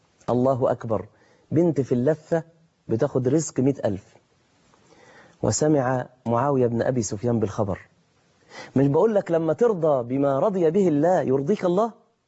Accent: Mansoura, Dakahlia, Egypt; زي ما بيتقال عندنا في المنصوره مثلا

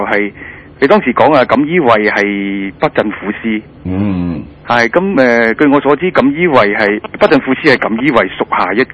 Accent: China; 即係我都大陸人

